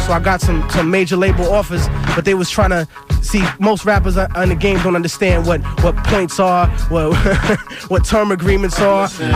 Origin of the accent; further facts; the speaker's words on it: New York City, New York, United States; I came from Harlem, New York.